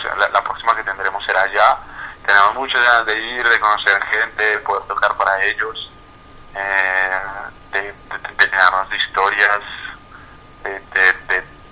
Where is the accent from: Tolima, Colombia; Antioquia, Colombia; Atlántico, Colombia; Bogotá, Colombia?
Bogotá, Colombia; Venimos de Bogotá, Colombia.